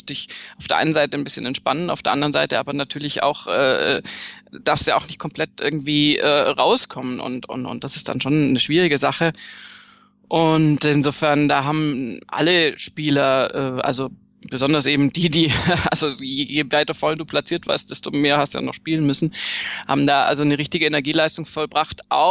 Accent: Baden-Württemberg, Germany; Ach so, stimmt, ja, ich bin Schwäbin.

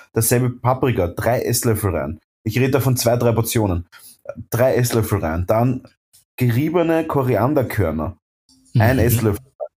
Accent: Vienna, Austria; Ah, Bussi, sagt man bei uns in Wien. Bussi.

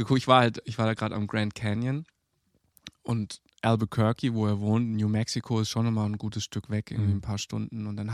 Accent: Germany; Ich komme aus Deutschland.

